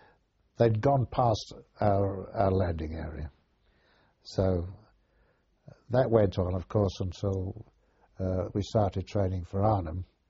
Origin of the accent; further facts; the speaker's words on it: United Kingdom; I think it was... perhaps it was being British, I don't know.